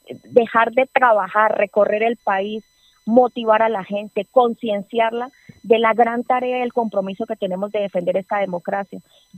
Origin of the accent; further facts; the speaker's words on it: Arauca, Colombia; cuando yo hice público mi voto por Gustavo Petro en Arauca, en mi departamento, que ganó Rodolfo Hernández, yo me tuve que esconder 2 meses en mi casa